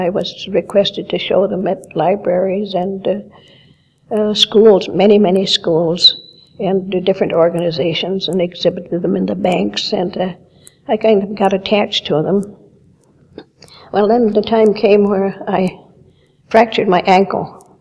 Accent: North Dakota, United States; I grew up on the North Dakota side.

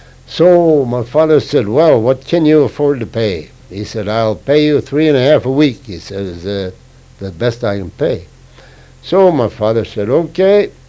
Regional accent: Raymond, Minnesota, United States; born there; I was born in Raymond, Minnesota, Candia High County. Raymond is about 12 miles west of Wilmer.

